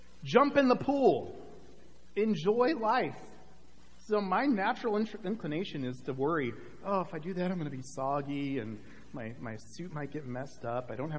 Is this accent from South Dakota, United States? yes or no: no; Palm Desert, California, United States; born there; I was born in August in Palm Desert, so I know a little bit about blazing hot weddings.